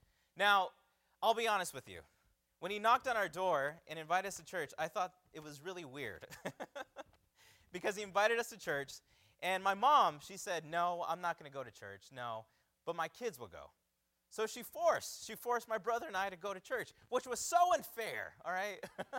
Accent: United States; grew up on the Navajo Reservation. I got saved at the age of 12. Now, my life before I got saved, I grew up really in Native American tradition, in the Native American views.

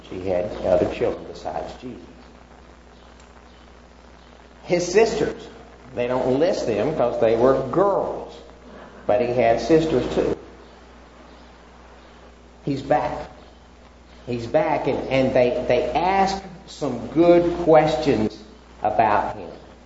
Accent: Texas, United States; moved away as an adult; now in Mexico; One of the things that really helped me be able to come to Mexico was that Angleton wasn't exactly my hometown. We had moved all over Texas following the oil rig

